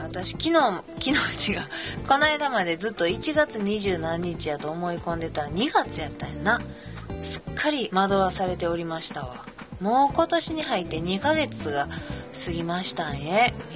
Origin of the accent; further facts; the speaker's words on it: Kobe, Hyogo, Japan; accent: Kansai dialect; now in Kanto, Japan; で、もうなんで関西弁かというと、私は神戸っ子で、もう関西弁が抜ける、でもこっち来てからあれなんかな、ちょっと東京弁に感化されてるんかもしれへんけど